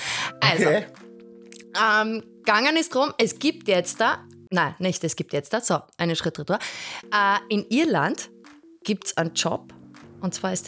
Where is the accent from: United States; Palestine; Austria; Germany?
Austria; ob es das bei uns in Österreich auch gibt.